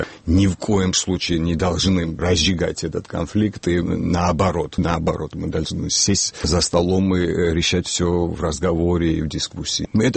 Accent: Georgia; я как грузин буду о грузинах говорить

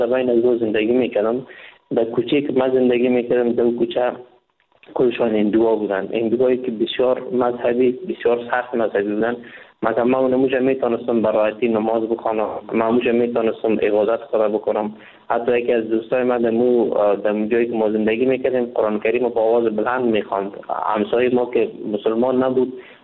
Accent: Afghanistan; now in India; وقتی که من از افغانستان این طرف آمدم، با مجردی که داخل کشور هند شدم،

